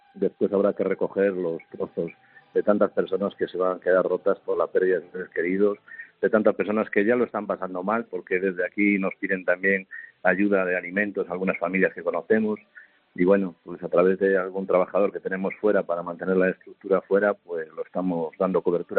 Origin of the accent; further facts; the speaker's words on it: Greece; Spanish is a second language; now in Salamanca, Spain; Es que yo, como soy griego afincado en Salamanca, pues es otra pronunciación.